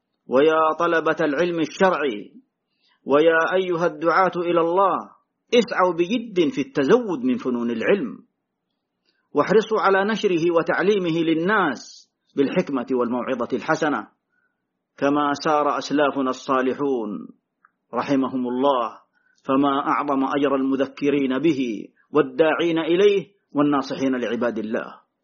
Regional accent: Saudi Arabia; اللهم احفظنا بحفظك واحفظ بلادنا المملكة العربية السعودية من كل بلاء وفتنة

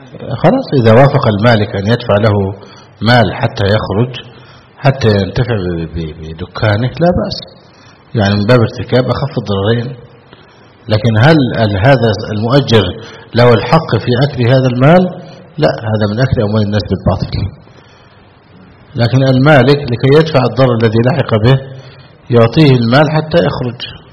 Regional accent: Egypt; سمى خلو الرجل عندنا في مصر.

